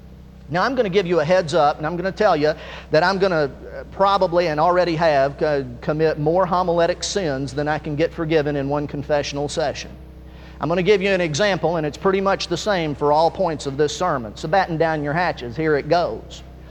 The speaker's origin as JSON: {"language": "English", "region": "Indiana", "country": "United States", "said": "I'm from Indiana, but that's the way it works where I'm from."}